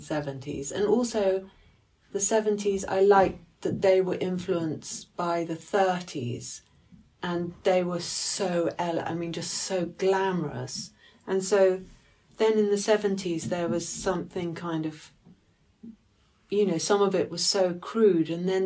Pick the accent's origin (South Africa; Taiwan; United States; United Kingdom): United Kingdom; England; especially as us English, we just expect everyone to speak English.